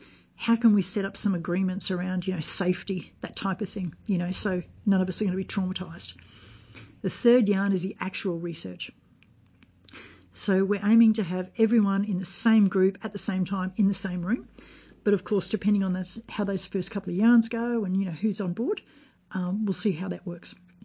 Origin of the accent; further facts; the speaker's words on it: Australia; as an Australian researcher, that's all readily available to me.